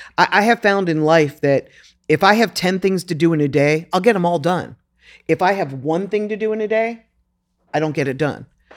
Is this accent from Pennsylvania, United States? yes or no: yes; Philadelphia, Pennsylvania, United States; I'm from Philly. I'm really going to get nailed to the cross.